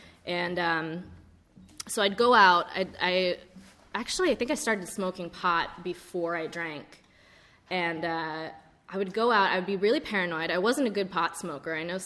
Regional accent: California, United States; I grew up in California. I had a white picket fence household.

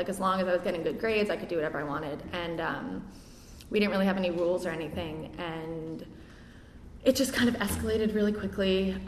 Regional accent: New York City, New York, United States; So I grew up here in New York, and I believe personally that I was an alcoholic from the second I was born.

